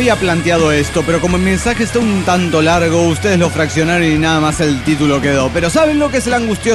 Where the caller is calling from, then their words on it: Tapachula, Chiapas, Mexico; de Tapachula, Chiapas.